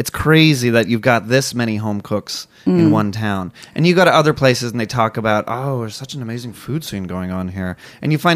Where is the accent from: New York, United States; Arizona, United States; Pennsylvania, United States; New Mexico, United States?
New York, United States; Well, I try and tone down the fact, normally, that I'm from New York and that I'm coming to your city.